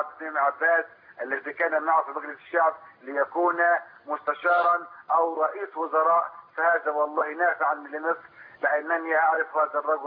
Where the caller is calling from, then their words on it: Mansoura, Dakahlia, Egypt; من المنصورة مركز نابورون